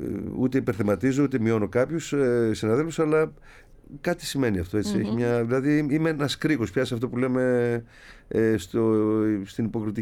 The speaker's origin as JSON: {"language": "Greek", "town": "Vathygyras", "region": "Peloponnese", "country": "Greece", "said": "πάω στο χωριό μου, γιατί αυτό θέλω στο Βαθυγύρας πρώτα."}